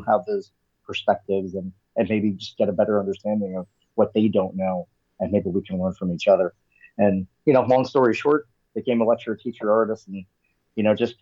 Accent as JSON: {"language": "English", "region": "East Coast", "country": "United States", "tie": "born or raised there", "said": "I personally grew up mostly on the East Coast."}